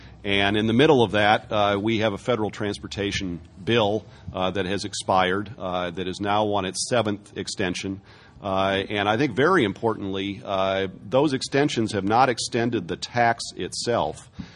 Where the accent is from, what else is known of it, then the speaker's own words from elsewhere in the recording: California, United States; And one thing I have to plea for as a Californian is that it would be nice if Washington rewarded us for self-help.